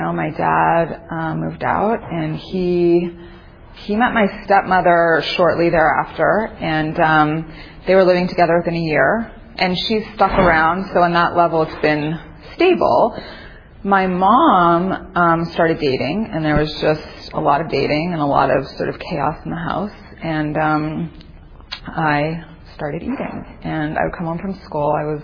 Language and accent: English; Toronto, Ontario, Canada; now in Los Angeles, United States; I'm from the East Coast, and from Toronto, actually, and I moved out here 2002.